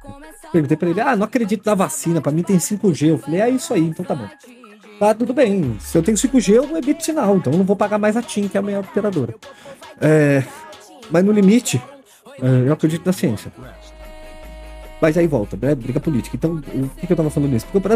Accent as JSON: {"language": "Portuguese", "country": "Brazil", "said": "E é um dos orgulhos que eu tenho de falar que eu sou brasileiro para todo mundo que não é brasileiro."}